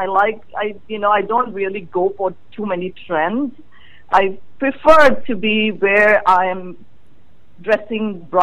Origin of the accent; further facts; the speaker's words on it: Thailand; English is a second language; now in United States; I was born and raised in Thailand, you know, and my parents have ateliers and showrooms.